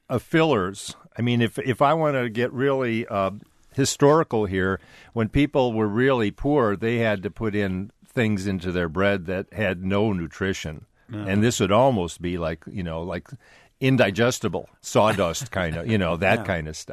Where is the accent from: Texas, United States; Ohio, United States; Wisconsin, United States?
Wisconsin, United States; So I grew up in Wisconsin mostly.